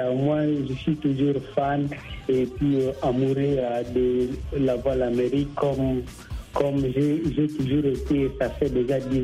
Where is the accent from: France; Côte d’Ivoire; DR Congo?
DR Congo; chez nous en RDC